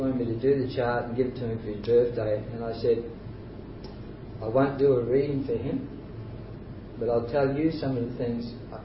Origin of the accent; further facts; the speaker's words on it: Australia; That's a good thing about being Australian, you look at the chart and you say, oh, I don't trust this person.